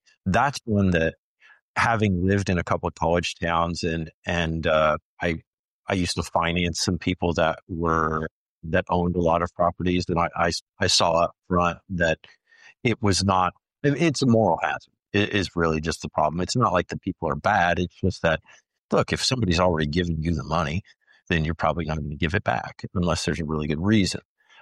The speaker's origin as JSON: {"language": "English", "region": "Kansas", "country": "United States", "said": "you know, we're both from Western Kansas"}